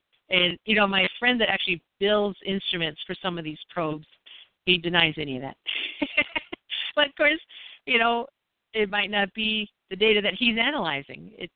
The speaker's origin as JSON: {"language": "English", "country": "United States", "said": "Well, I'm the American, they're the British, they're supposed to be able to speak."}